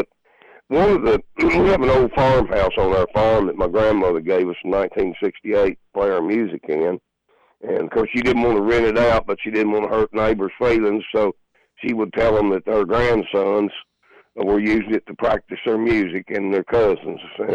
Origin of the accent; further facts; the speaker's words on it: Edmonton, Kentucky, United States; We're from Edmonton, Kentucky.